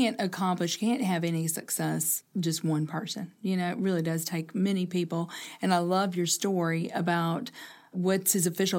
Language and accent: English; Kentucky, United States; Well, I told you, you know, I'm from Kentucky. Greg and I are from Kentucky originally. And at our house, it was a skillet of cornbread every single night.